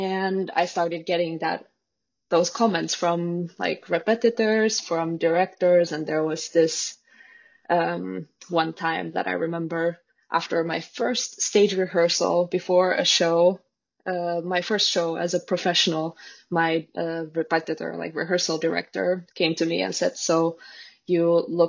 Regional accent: Finland; English is a second language; now in Lithuania; I'm from Finland originally, but I'm a ballet dancer. So right now I've been working in Lithuania in a ballet company for 6 years.

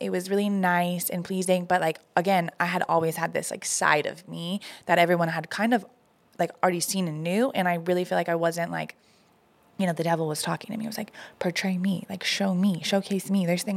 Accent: Fort Worth, Texas, United States; now in Dallas, United States; So I was from Fort Worth. I had gone to high school out in Fort Worth. And when I got done with college, I moved to Dallas.

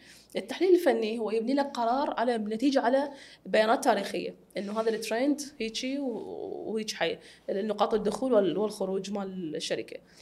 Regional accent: Iraq; احنا عندنا بالعراق؟

